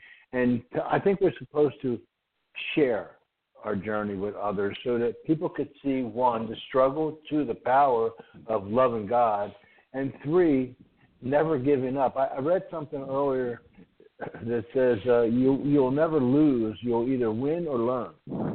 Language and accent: English; Northeast, United States; I moved to the South, and I'm from the Northeast, and I was kind of gruff